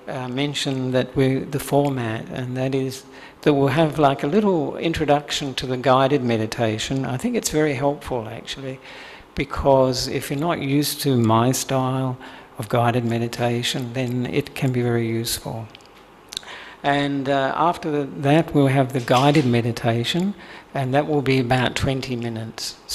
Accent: Australia; moved away as an adult; now in Sri Lanka; And I've been living in Sri Lanka now for 10 years, and I am originally from Australia

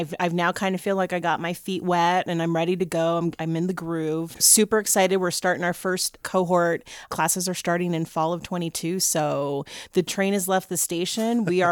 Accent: Arizona, United States; like I said, I was from Arizona

